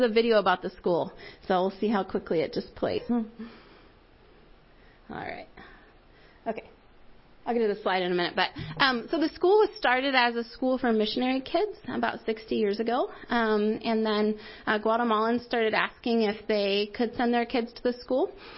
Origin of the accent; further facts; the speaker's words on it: New York, United States; now in Grove City, United States; We are from Grove City. Trevor and I actually originally from New York, but went to Grove City College, raised our family here.